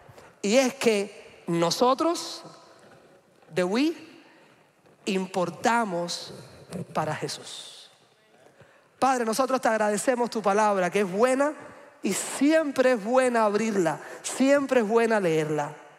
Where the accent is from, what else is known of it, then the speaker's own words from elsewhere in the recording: Cuba; ese es un lugar importante en mi país de origen. Si usted va de visita a hacer turismo a Cuba